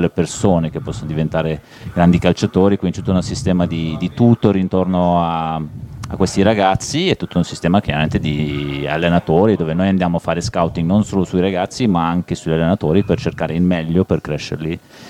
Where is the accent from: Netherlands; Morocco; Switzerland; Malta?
Malta; now in Sassuolo, Italy; Io ripeto, sono cresciuto a Malta, che è un'isola piccolissima, e tutti si conoscono più o meno, quelli della tua età